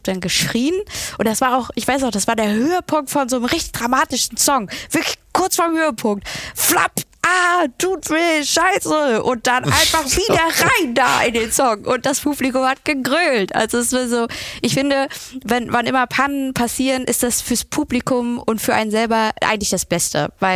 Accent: eastern Germany, Germany; ich komme aus dem Osten, also haben wir

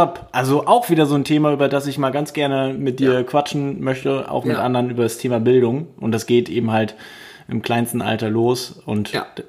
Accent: Vechta, Lower Saxony, Germany; Ich komme auch aus Vechta, aber das weißt du ja

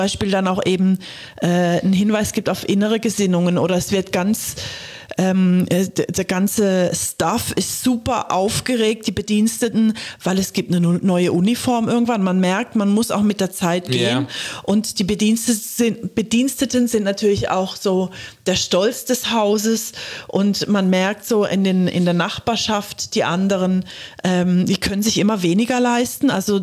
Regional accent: Germany; ich bin in Deutschland aufgewachsen.

